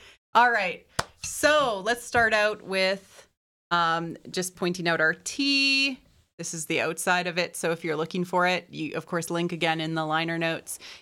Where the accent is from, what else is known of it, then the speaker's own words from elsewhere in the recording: Canada; because we are Canadian